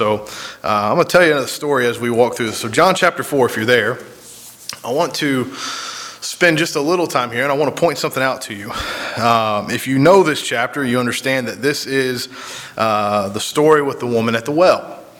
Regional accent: Atlanta, Georgia, United States; now in Maryland, United States; I grew up in Atlanta. I'm Southern as it gets.

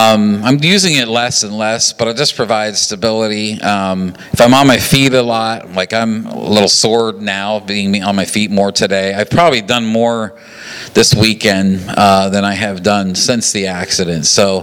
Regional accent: Papua New Guinea; Growing up in New Guinea and working in churches there

